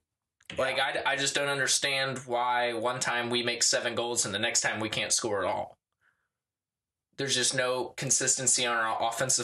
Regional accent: St. Louis, Missouri, United States; I don't like that it's coming against my hometown St. Louis Blues.

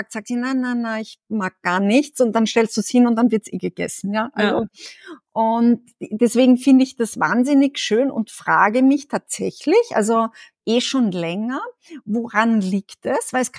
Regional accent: Carinthia, Austria; Bei uns zu Hause, ich komme ja aus dem Süden von Österreich, aus Kärnten.

